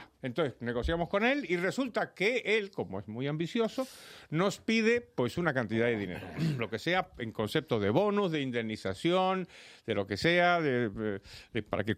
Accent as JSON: {"language": "Spanish", "country": "Spain", "said": "todos nosotros en tanto que somos españoles"}